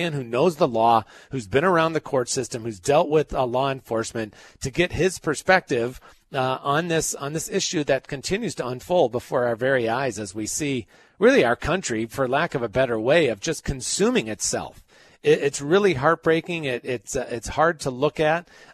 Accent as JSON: {"language": "English", "town": "Raleigh", "region": "North Carolina", "country": "United States", "tie": "born or raised there", "said": "He used to be in my hometown, Raleigh, North Carolina, Raleigh International Church."}